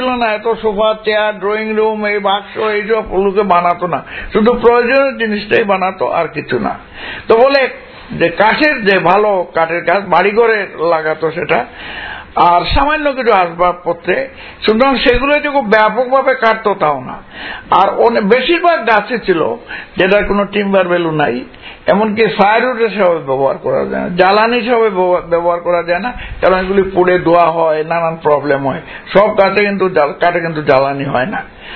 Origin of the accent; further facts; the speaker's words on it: Sylhet Division, Bangladesh; দেখো, আমাদের বাড়ি হচ্ছে সিলেটের পাতারিয়া পাহাড়ের খুব কাছে, এবং আমার ওখানে আমাদের কিছু জায়গা আছে।